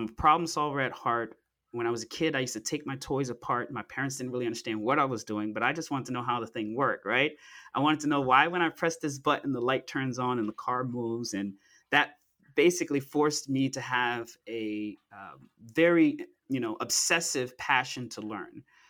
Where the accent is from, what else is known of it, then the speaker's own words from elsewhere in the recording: Florida, United States; So I'm originally from South Florida. I'm a child of an immigrant. My parents are from Haiti. I'm a first-generation Haitian-American